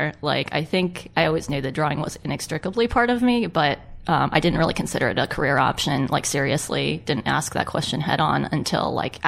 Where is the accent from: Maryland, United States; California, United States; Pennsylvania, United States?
Maryland, United States; I'm from Maryland.